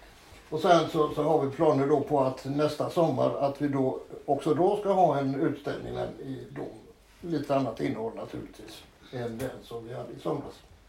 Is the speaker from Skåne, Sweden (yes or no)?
no; Gothenburg, Västra Götaland County, Sweden; jag är ju inte skåning på något sätt från början, även om jag har bott här nu i 20-30 år.